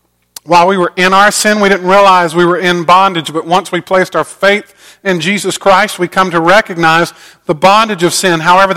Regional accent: Augusta, Georgia, United States; I grew up in Augusta, and we would go a few times a year all the way across the state.

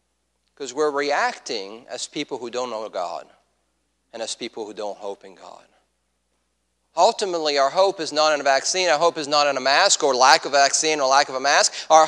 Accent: Italy; accent: French; English is a second language; moved away as an adult; now in United States; If you're picking up on an accent, it's there for a reason. I am French. Born and raised in Italy, and in 1991, I came to the States to go to Georgia Tech.

